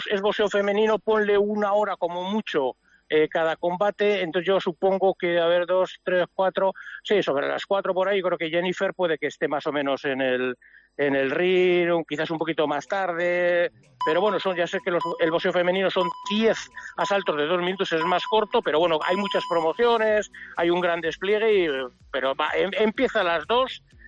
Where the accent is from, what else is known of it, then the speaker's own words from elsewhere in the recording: Sestao, Basque Country, Spain; aquí en Fort Lauderdale, pero yo soy de Sestao, que es Sestao. El Gran Bilbao.